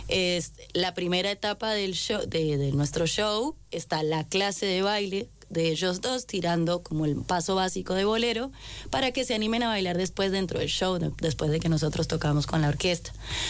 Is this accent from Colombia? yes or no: yes; Colombia; moved away as an adult; now in Argentina; Soy colombiana. Me vine hace 11 años a estudiar, me quedé, me recibí, me quedé